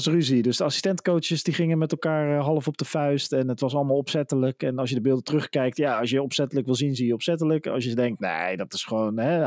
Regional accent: Westland, South Holland, Netherlands; En ik kom uit het Westland.

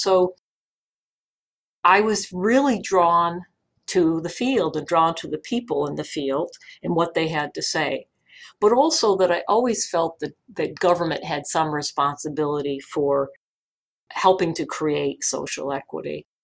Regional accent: Connecticut, United States; moved away as an adult; Well, I actually left where I was living in Connecticut when I was 18. I turned 18. I was of age. I got in my car and took off and ended up in Miam

